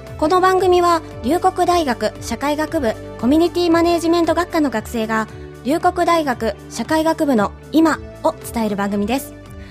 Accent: Takarazuka, Hyogo, Japan; accent: Kansai dialect; 兵庫県出身ですって言ったら大体西宮とか神戸とか言われるんですけど、そっちじゃないんですよね。宝塚の方なんですけど。はい、そうなんですよ。頑張って私は関西弁で頑張っていきたいと思います。

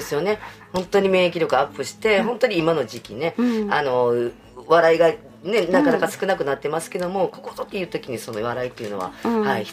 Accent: Kyoto, Japan; 私が京都出身なので、うん、京都から発信していきまして、まあ、右京区出身なので

